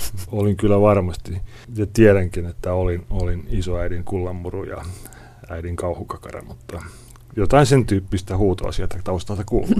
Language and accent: Finnish; Helsinki, Uusimaa, Finland; Kasvoin Ratakadulla Helsingin keskustassa kivitalossa, jossa asui suuri osa mun sukulaisista.